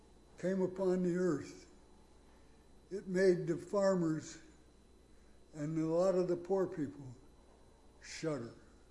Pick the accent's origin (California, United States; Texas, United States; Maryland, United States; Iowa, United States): Iowa, United States; I was born and raised in Iowa. Most of you know that. Some of us are even proud of it, but not me.